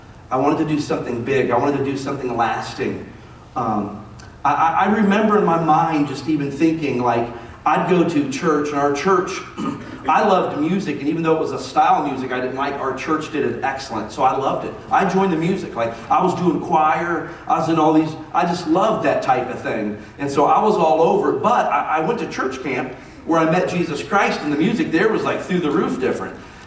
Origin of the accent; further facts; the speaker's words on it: Akron, Ohio, United States; also born or lived in Kansas City, Missouri; I am not from here. I grew up in Akron, Ohio. And I went to Bible school in Kansas City, Missouri.